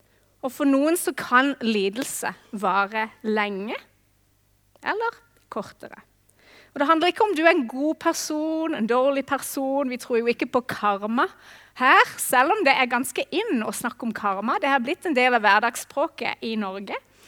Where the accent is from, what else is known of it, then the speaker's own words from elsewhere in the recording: Australia; Og i Australia, der jeg kommer fra, så er det ganske vanlig å hilse folk med «How are you?».